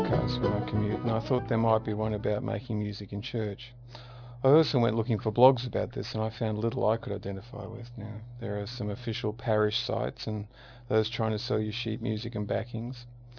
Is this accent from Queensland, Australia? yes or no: yes; Daisy Hill, Queensland, Australia; To introduce myself briefly … I'm from Daisy Hill in Queensland, Australia. That's just south of Brisbane on the highway to the Gold Coast. And I'm a doctor who works in the area.